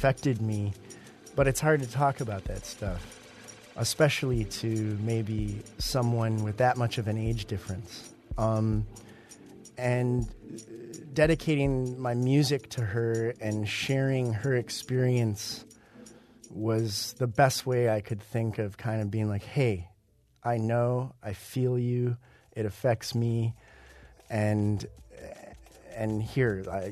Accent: Michigan, United States; no matter where I'm living, whether I was in Brooklyn or London, or people would say, where are you from? And I would say Michigan.

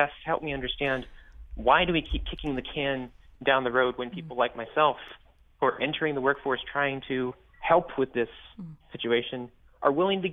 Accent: Texas, United States; now in Connecticut, United States; Yes, I was born and bred in Texas, and I'm a young educator, primarily in the private sector.

